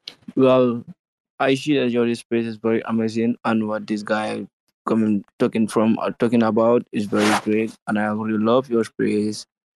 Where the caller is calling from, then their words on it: Gambia; And I'm greeting from the Gambia, West Africa. … I'm so glad to be here.